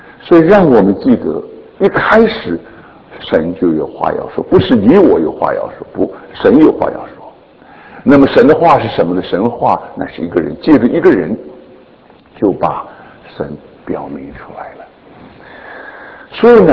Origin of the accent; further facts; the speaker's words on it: Shandong, China; accent: Shandong; 你听听我的山东腔，你就知道我从山东来的